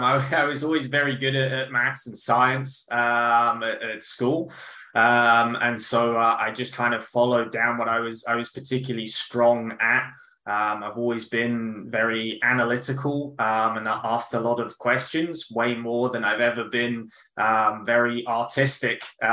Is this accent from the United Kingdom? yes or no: yes; South East England, United Kingdom; So I grew up on a small island on the south coast of England called the Isle of Wight.